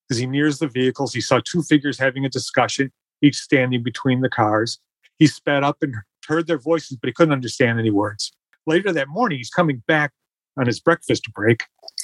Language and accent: English; Rochester, New York, United States; So it was my hometown when I grew up.